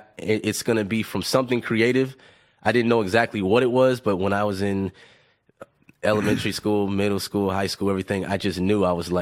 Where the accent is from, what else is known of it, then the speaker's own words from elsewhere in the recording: Los Angeles, California, United States; I'm from Los Angeles, but Panorama City. It's in the San Fernando Valley.